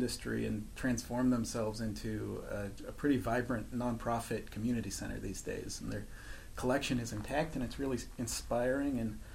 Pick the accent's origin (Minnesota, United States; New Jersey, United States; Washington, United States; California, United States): Washington, United States; Tacoma; also born or lived in Seattle; I'm from the Northwest. I grew up in Tacoma, lived in Seattle for a long time, went to college at the Evergreen State College in Olympia